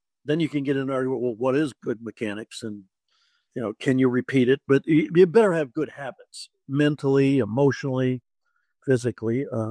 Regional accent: Rutland, Vermont, United States; and I grew up in Rutland, Vermont.

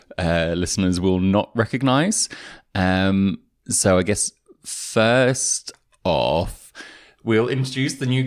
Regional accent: London, United Kingdom; I was born and raised in London.

